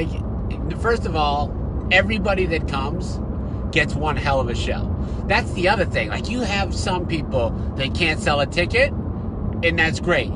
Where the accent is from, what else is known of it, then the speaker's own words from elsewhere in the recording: New England, United States; I'm from New England, probably my side, I'd say Patriots because a lot of people around me are New England fans.